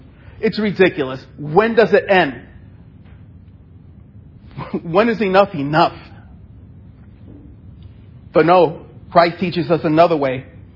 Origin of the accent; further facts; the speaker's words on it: New York City, New York, United States; I grew up in New York City. I know some of you hold that against me, but that's okay. But you know, I'm glad I grew up in New York City.